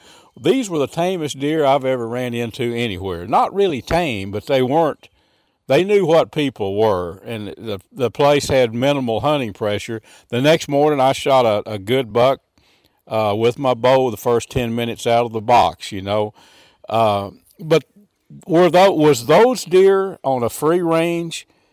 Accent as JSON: {"language": "English", "region": "Texas", "country": "United States", "tie": "born or raised there", "said": "I grew up in Red River County, up north of Clarksville. My dad owned a little store called Dimple Store."}